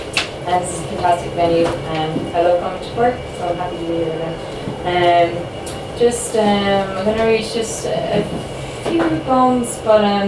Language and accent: English; Sligo, Connacht, Ireland; now in Galway, Ireland; I'm from Sligo, as is Trevor. So it is a Sligo invasion, I suppose, for evening. And I live in Galway.